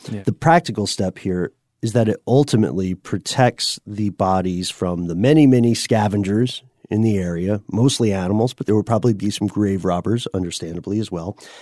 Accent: Tennessee, United States; accent: Tennessee; Perhaps my Tennessee accent is coming.

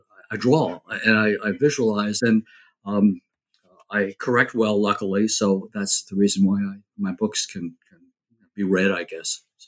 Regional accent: New Jersey, United States; I grew up in New Jersey, suburban kid. And I went to Carnegie Mellon University in architecture and graduated there.

